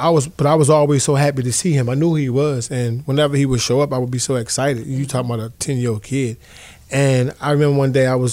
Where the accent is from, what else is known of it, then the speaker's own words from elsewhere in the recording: Baltimore, Maryland, United States; So growing up in Baltimore, for some reason, we had lack of resources.